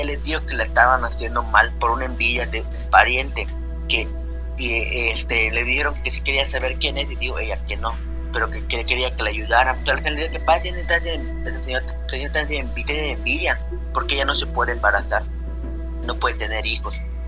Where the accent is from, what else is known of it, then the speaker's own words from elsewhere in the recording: Tekantó, Yucatán, Mexico; pueblo donde digo que era como una hora y media acá de la capital, que es Mérida, se llama Tecantó, mi pueblo. No había señal telefónica